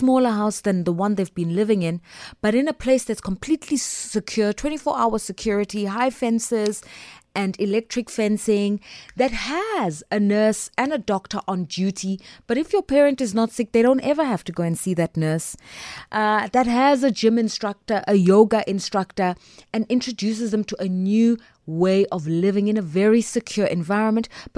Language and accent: English; South Africa; yes, we're not all Black, white and Indian, but we're all South African.